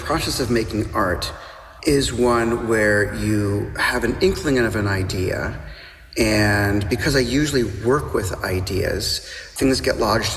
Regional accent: Lincoln, Nebraska, United States; I was brought up in Lincoln, Nebraska

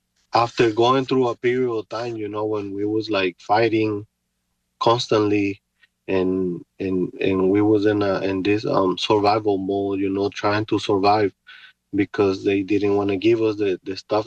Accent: Honduras; English is a second language; moved away as an adult; now in United States; I'm originally from Honduras. I came to United States in 1999. I was 18 years old at that time. And I've been living here ever since that time.

